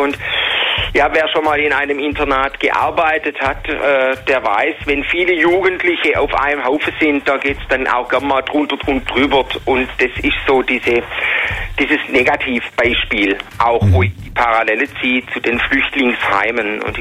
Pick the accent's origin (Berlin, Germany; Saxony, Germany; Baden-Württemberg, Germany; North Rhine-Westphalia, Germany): Baden-Württemberg, Germany; Rottweil; Also ich wohne in Rottweil, ich bin gebürtig aus Rottweil, wohne da, aber der Bischof hat mich ins obere Schlichemtal geschickt.